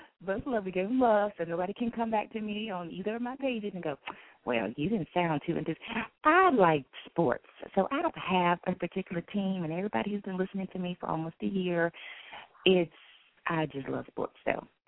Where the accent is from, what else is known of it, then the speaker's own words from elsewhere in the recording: Southampton County, Virginia, United States; him and I are from the same hometown, same county. We're from Southampton County, you know, in Virginia, based in Franklin area